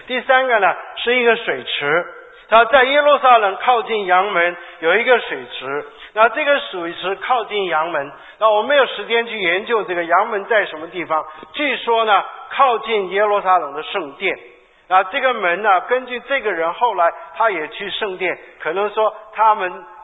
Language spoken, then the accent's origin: Chinese; Shandong, China; 那因为我是山东人